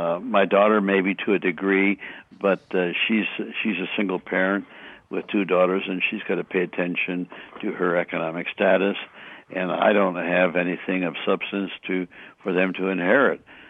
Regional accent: Alaska, United States; In my case, I came from Alaska, represented Alaska.

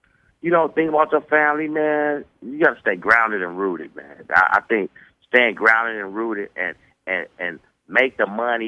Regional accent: Oakland, California, United States; because I am from Oakland. I grew up back, you know, when you stood up and fight for what you want, man.

